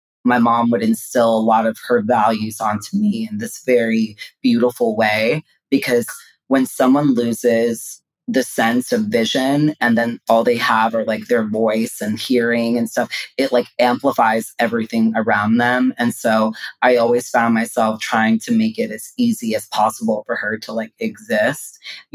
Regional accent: Queens, New York, United States; growing up in Queens, New York, my parents were from Guyana, South America, and I grew up in a very strong, conservative West Indian household that was very rooted in like culture, religion

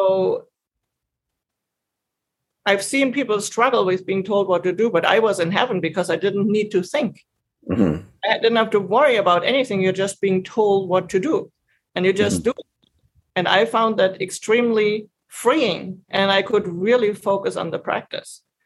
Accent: Germany; I grew up in Germany

